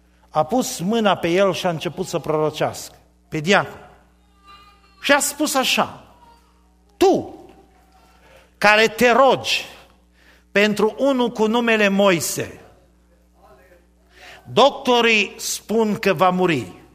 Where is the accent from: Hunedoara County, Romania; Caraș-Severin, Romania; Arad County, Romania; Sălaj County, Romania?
Arad County, Romania; Chier; Și eu sunt arădean, chiar dacă sunt din Orăștie. Sunt din satul Chier, comuna Târnova, județul Arad. De acolo sunt original, de acolo am plecat. Părinții mei sunt acolo. Am frați în Arad.